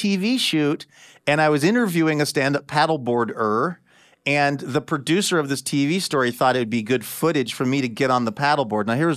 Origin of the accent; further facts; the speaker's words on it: Seattle, Washington, United States; There was a whole era for … when I was growing up in Seattle